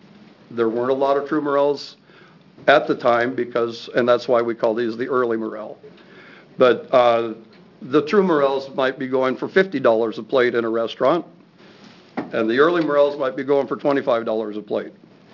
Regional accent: Oregon, United States; I grew up in Northeast Oregon, born and raised, and we harvested verpa mushrooms.

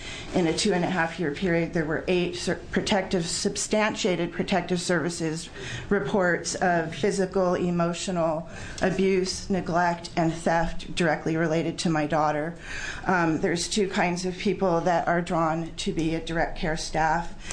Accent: Eugene, Oregon, United States; I'm from Eugene.

